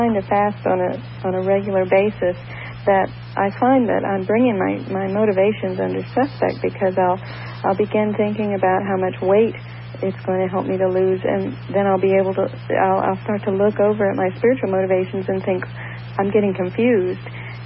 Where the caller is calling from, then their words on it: Tampa, Florida, United States; Hi, I'm calling from Tampa.